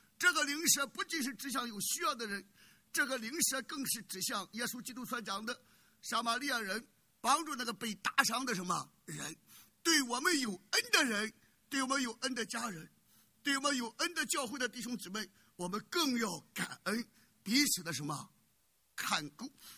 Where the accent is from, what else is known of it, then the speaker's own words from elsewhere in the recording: China; 我们中国人讲报仇什么血恨